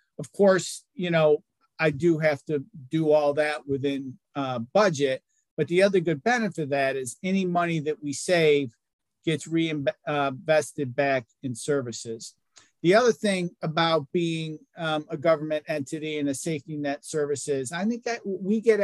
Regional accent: Virginia Beach, Virginia, United States; moved away as an adult; now in North Carolina, United States; I grew up in Virginia Beach and, you know, not thinking anything of it, being the good husband that I am. Sure, honey, we can move. We can move. Literally within 2 weeks, she had a job in North Carolina.

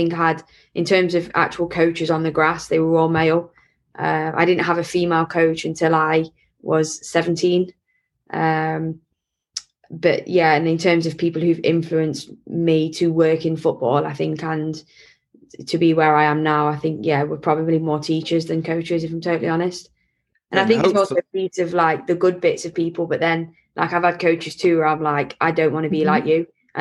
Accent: Scotland, United Kingdom; I'm Scottish

